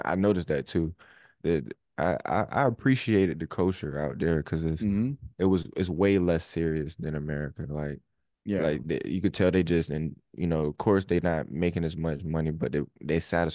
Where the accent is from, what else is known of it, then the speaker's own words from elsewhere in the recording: Virginia, United States; Cause I'm from Virginia originally.